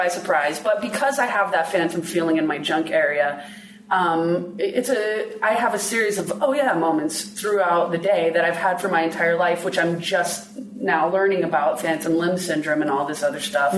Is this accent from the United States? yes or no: yes; Kihei, Hawaii, United States; born or raised there